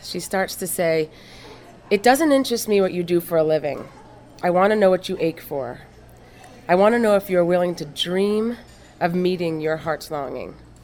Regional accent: New York, United States; now in Charlotte, United States; I'm originally from New York, and I now live in Charlotte, North Carolina, with my husband and two kids.

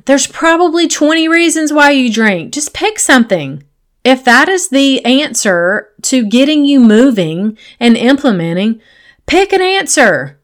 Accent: the South, United States; No, I'm talking about those lines that gets crossed, especially growing up in the South inside of church.

